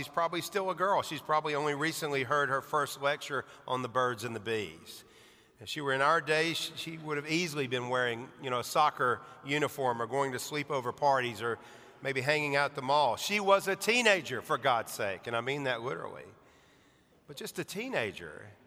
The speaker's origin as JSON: {"language": "English", "region": "Alabama", "country": "United States", "tie": "born or raised there", "said": "Reminds me about my days of growing up in Alabama."}